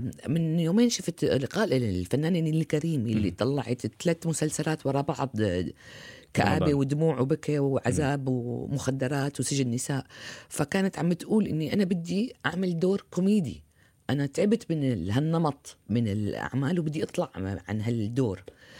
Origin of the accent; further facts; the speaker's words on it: Kuwait; also born or lived in Damascus, Syria; أنا ابنة دمشق، ربيت بالكويت، تزوجت بالكويت وخلفت بالكويت، فلا ينفصل هذا عن الآخر.